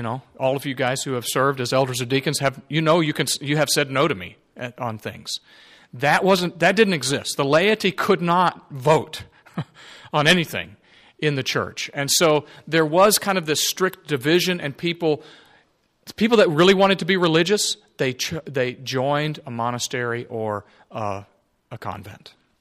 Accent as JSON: {"language": "English", "region": "Texas", "country": "United States", "said": "I mean, I am a Texan. What is the Alamo?"}